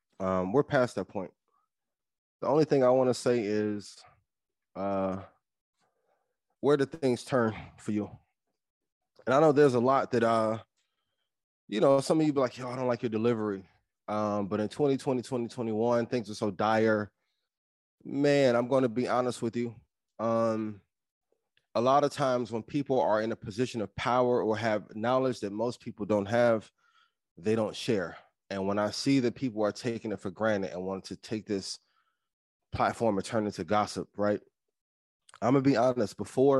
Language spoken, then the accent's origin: English; East Chicago, Indiana, United States; I'm from East Chicago, Indiana. Some of my family still in East Chicago, Indiana to this day.